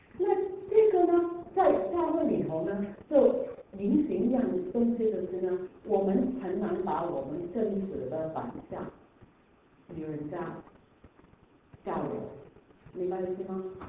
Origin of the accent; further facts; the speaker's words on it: China; 我们不是犹太人，对不对？我们是中国人，我们是基督徒。